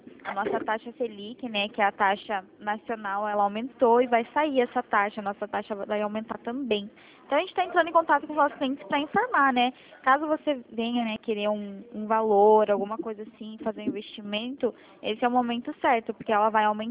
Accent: Curitiba, Paraná, Brazil; Isso, eu sou aqui de Curitiba, sou do Sítio Cercado.

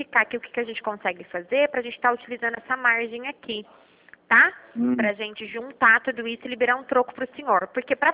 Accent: Taubaté, São Paulo, Brazil; Isso, sou daqui de Taubaté, fico aqui no Visconde do Rio Branco.

